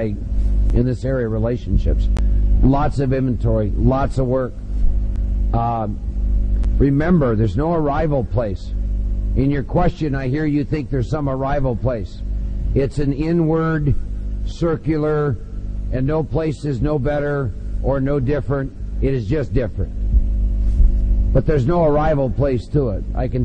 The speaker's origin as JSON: {"language": "English", "region": "Iowa", "country": "United States", "tie": "born or raised there", "said": "I assure you, I've been born and raised in Iowa, and he's born and raised in Brooklyn."}